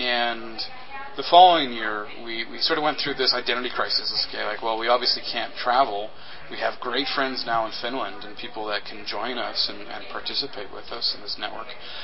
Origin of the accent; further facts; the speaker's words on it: Winnipeg, Manitoba, Canada; it was founded in my hometown of Winnipeg, Manitoba in Canada